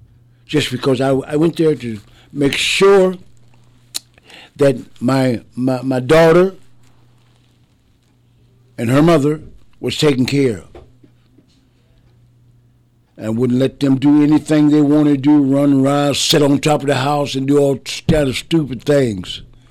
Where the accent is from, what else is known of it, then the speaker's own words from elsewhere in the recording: Iowa, United States; I was raised up in Iowa, up in this part of the country.